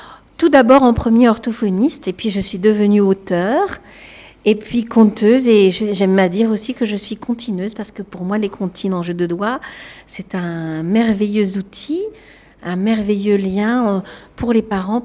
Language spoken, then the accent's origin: French; Grand Est, France; Je viens d'Alsace, donc nous sommes à la frontière.